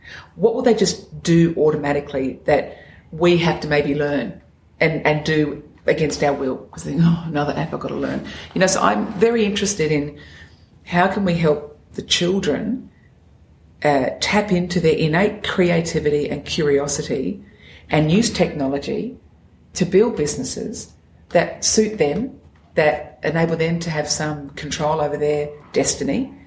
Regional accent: Adelaide, South Australia, Australia; And I say, Adelaide, what part of Adelaide? Here we go, Elizabeth.

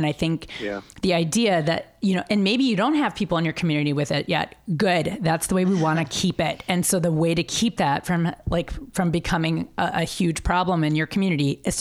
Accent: Midwest, United States; You know, I grew up in the Midwest. I have friends on the East Coast. I trained on the East Coast.

